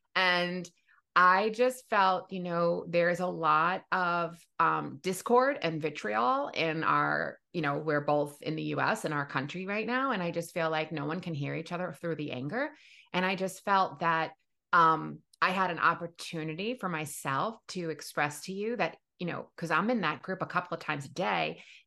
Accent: New York City, New York, United States; But I think as a New Yorker, it's very ingrained in us.

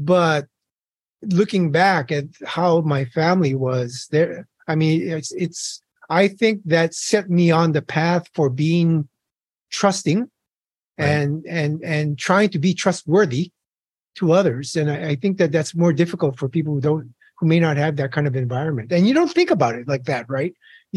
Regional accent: Honolulu, Hawaii, United States; I'm born and raised in Honolulu, Hawaii, and to a wonderful, wonderful family.

